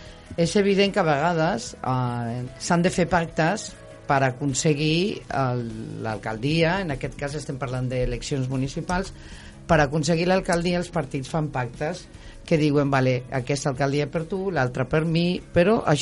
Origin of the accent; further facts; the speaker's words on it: Castelldefels, Catalonia, Spain; Jo sóc de Castelldefels